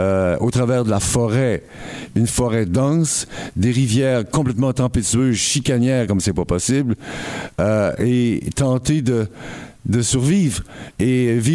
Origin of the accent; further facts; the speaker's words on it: Quebec, Canada; Alors, moi, je vous dis, je suis Québécois, et je vois le Québec d'aujourd'hui